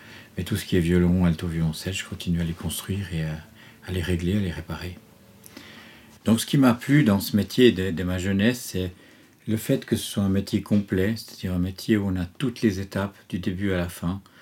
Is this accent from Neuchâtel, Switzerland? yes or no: yes; La Chaux-de-Fonds, Neuchâtel, Switzerland; je suis revenu presque à la course dans ma ville natale, parce que là, il y a à La Chaux-de-Fonds, il y a une salle de musique